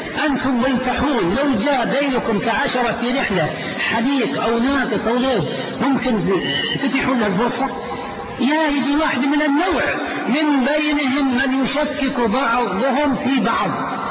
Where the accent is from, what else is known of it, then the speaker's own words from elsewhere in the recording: Riyadh, Riyadh Province, Saudi Arabia; مع الأسف عندنا في الرياض فتنة عمياء